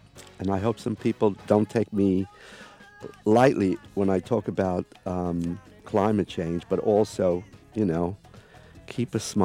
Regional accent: England, United Kingdom; I come from England, and this band I've heard of for quite a long time.

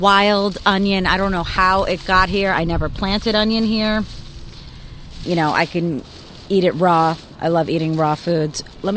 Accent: New York City, New York, United States; now in Boston, United States; I was born in Queens, raised in the South Bronx, Spanish Harlem, Lower East Side, and a little bit of Brooklyn, too. But growing up in the city, I had no idea what a garden was.

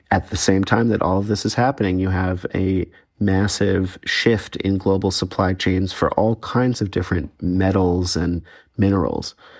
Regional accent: New York, United States; It's really quite clean, enviably clean from my perspective as a New Yorker.

